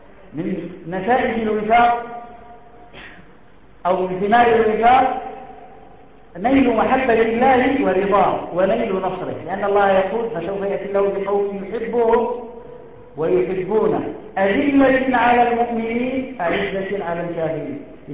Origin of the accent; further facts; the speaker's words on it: Yemen; انظروا على سبيل المثال عندنا في اليمن تمت الوحدة بصورة توافقية